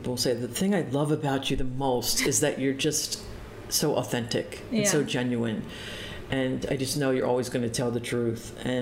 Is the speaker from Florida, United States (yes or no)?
no; Philadelphia, Pennsylvania, United States; I'm from Philadelphia, so people back east, we talk really we just go A, B.